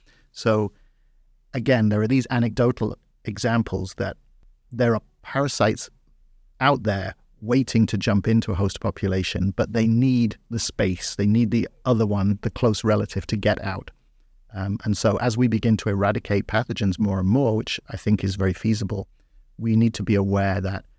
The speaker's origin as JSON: {"language": "English", "country": "United Kingdom", "said": "I think back in my home country in the UK, some of the early estimates came from boarding schools"}